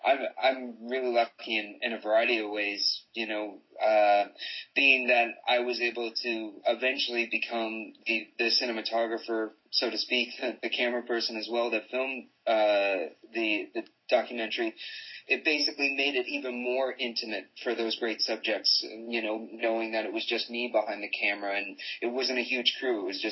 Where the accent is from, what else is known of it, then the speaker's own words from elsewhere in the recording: Nova Scotia, Canada; moved away as an adult; now in Vancouver, Canada; I'm originally from Nova Scotia over on the East Coast. And when I moved to Vancouver